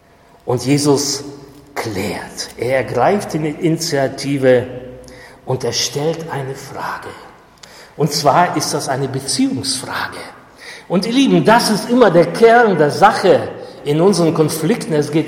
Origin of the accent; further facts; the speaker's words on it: Germany; Als Deutsche leben wir in so einer Schamkultur, die uns das erschwert.